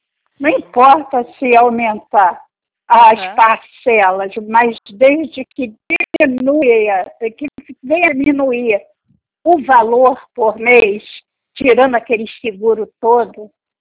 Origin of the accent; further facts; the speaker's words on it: Rio de Janeiro, Brazil; É, eu sou, assim, capital do Rio de Janeiro.